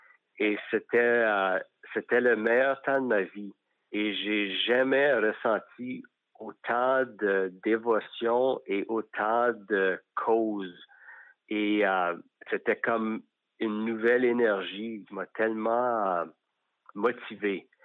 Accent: Saskatchewan, Canada; je suis quitté de chez nous en Saskatchewan, sur la rivière Frenchman.

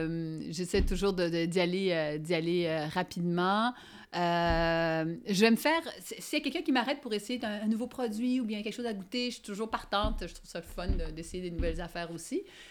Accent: Quebec, Canada; Ben c'est normal pour quand on est Québécois de parler de sirop d'érable, mais c'est un produit qui est omniprésent chez

